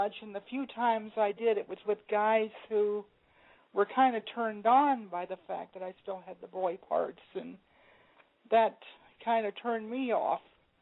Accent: Georgia, United States; And by the way, I'm from Georgia myself. It's nice to hear that accent again.

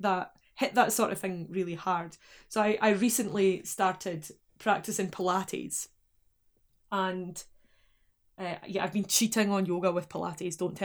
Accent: Scotland, United Kingdom; I'm from Scotland.

